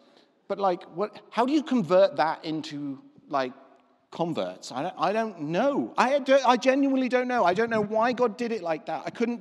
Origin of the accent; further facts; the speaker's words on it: England, United Kingdom; now in Scotland; I would just talk to people as they walked past as an Englishman in the independent city of Scotland and just welcome anybody that would come in the building.